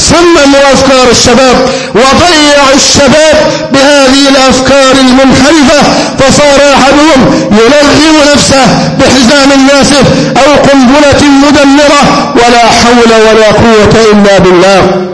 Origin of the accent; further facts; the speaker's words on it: Egypt; أن يجعل بلدنا مصر هذا أمنا أمانا